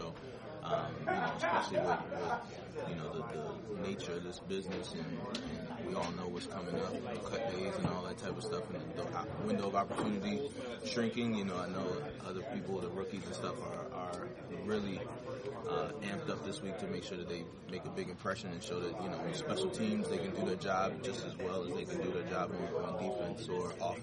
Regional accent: Baltimore, Maryland, United States; Baltimore is my hometown. That's the first team I ever played for.

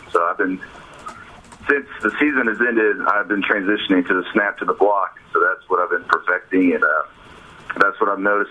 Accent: Tyler, Texas, United States; he's an old East Texas guy like me. He's from Luskin, I'm from Tyler, and our high schools actually played each other when he played

